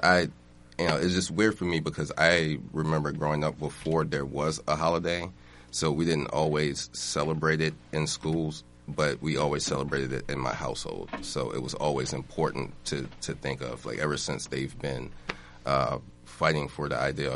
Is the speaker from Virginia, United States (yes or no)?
yes; Virginia, United States; Well, I know for me, growing up in Virginia, it was more so on what was going on a local basis. So I know my grandmother would go to rallies and things like that in Virginia.